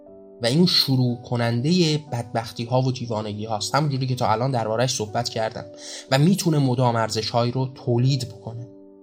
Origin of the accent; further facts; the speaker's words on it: Iran; من و شمایی که ایرانی هستیم و در اسلام شیعی به دنیا اومدیم